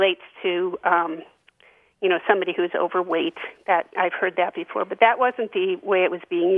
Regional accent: Middlesex, Vermont, United States; I'm from Middlesex, Vermont.

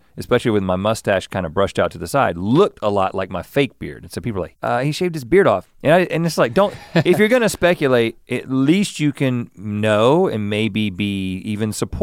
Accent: Buies Creek, North Carolina, United States; I grew up in Buies Creek.

